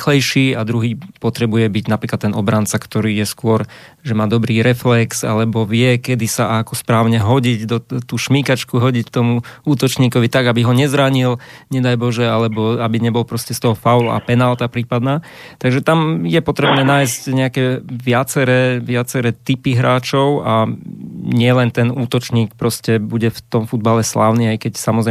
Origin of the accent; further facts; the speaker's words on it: central Slovakia, Slovakia; som býval v Bardejove. Viem, že tam sa na mňa skôr pozerali, že som blázon, že som prišiel zo stredu Slovenska na východ